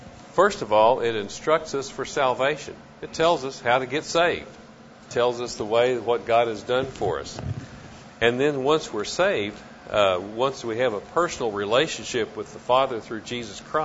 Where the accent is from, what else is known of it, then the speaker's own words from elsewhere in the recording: Oklahoma City, Oklahoma, United States; I'm from Oklahoma City, and I am glad to be here.